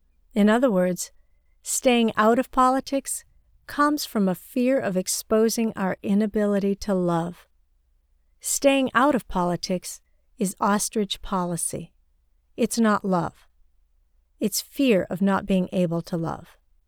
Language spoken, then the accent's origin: English; China; now in United States; I was born and raised in China, and am now a citizen of the United States.